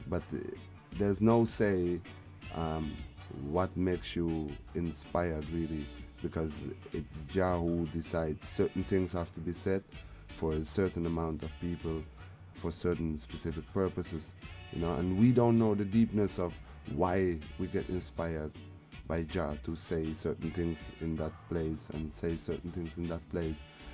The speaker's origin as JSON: {"language": "English", "town": "Amsterdam", "region": "North Holland", "country": "Netherlands", "tie": "born or raised there", "second_language": "English", "said": "I come from the Netherlands. I live in the city, the capital, Amsterdam. My mother is Dutch and my father comes from Suriname, you know, South America area. And I grew up in Amsterdam all my life."}